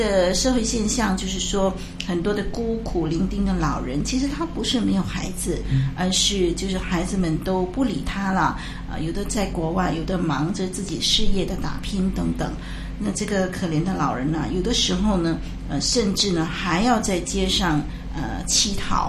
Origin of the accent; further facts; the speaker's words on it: China; 那我想呢，我们中国人呢，就是有这么一句话，就是养儿防老啊